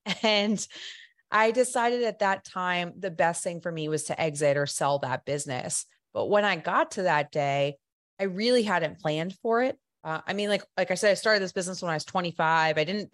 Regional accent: New Jersey, United States; So I grew up in New Jersey. I was not born to be an entrepreneur.

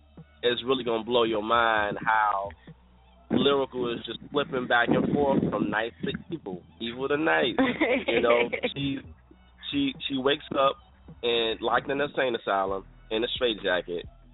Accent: Chicago, Illinois, United States; Actually, it was more reminiscent of like my hometown, Chicago.

